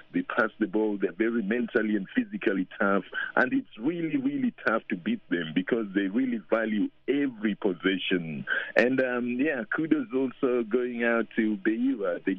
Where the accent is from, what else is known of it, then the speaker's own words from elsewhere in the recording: Kenya; I went to Kenya, I'm Kenyan myself